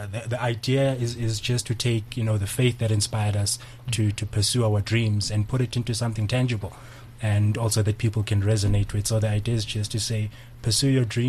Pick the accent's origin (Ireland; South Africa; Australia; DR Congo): South Africa; Ekurhuleni, Gauteng; I come from the East Rand. Ekuruleni.